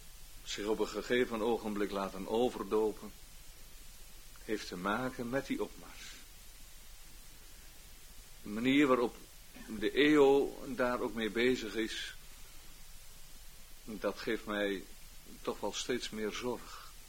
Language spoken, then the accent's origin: Dutch; Urk, Flevoland, Netherlands; moved away; Ik ben 18 jaar van Urk weg geweest.